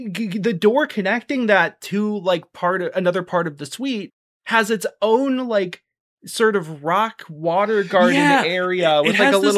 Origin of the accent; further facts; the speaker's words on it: Midwest, United States; I think my main thing with Colorado is that we are from the Midwest.